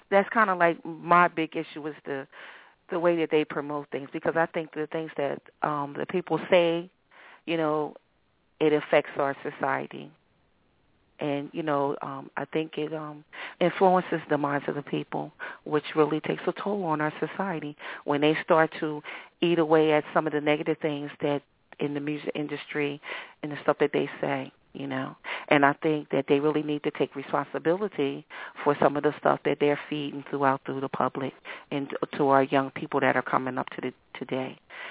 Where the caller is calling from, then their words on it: Wilmington, Delaware, United States; I'm calling from Wilmington, Delaware.